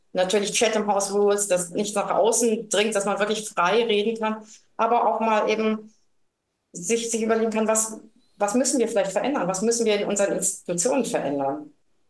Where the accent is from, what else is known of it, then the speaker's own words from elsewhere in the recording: Germany; es ist sehr bewegend und auch, aber auch problematisch, eben als Deutscher zum Teil in diese Märtyrerdörfer zu gehen.